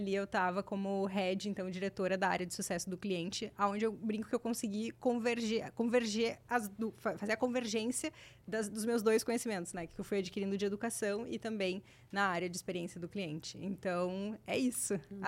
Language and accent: Portuguese; Porto Alegre, Rio Grande do Sul, Brazil; accent: gaúcho; sou gaúcha, sou aqui de Porto Alegre, quase não dá para notar pelo sotaque, bem gaúcha.